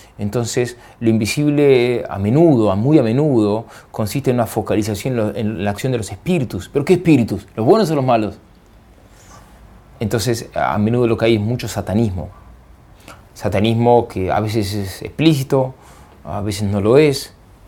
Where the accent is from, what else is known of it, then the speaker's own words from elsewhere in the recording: Argentina; born there; Y ese grito también se repite en Argentina, en mi tierra natal.